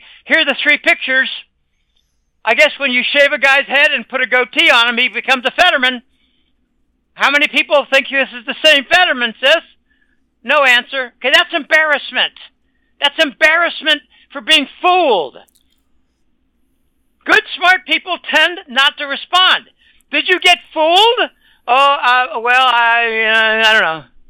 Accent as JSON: {"language": "English", "region": "Pennsylvania", "country": "United States", "tie": "born or raised there", "said": "She's in Pennsylvania also. We grew up in Pennsylvania. She still lives there."}